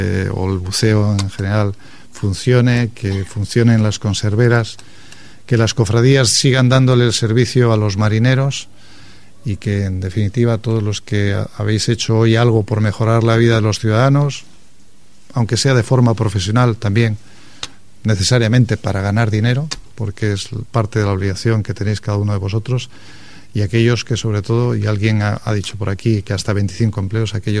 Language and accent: Spanish; Suances, Cantabria, Spain; yo soy de Suances, así que soy pejino como vosotros